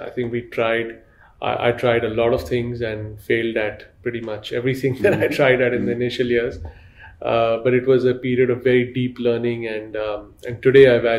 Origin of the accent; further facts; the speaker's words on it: India; Always had a deep desire to come back to India. To do something here in the country, very proud of being Indian.